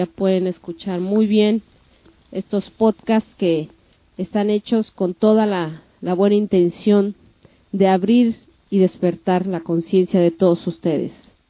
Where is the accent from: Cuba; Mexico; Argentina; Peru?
Mexico; todos como mexicanos que siempre hemos demostrado esa unidad